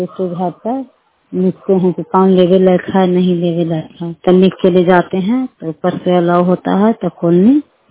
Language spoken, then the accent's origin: Hindi; Nalanda, Bihar, India; मैं नुसरे ब्लॉक से बोल रही हूँ, जिला नालंदा की निवासी हूँ।